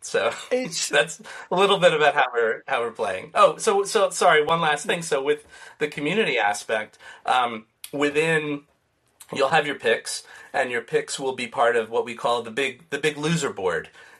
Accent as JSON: {"language": "English", "region": "New York", "country": "United States", "said": "I'm from New York, so I think we also have that, you know, contrarian nature in us"}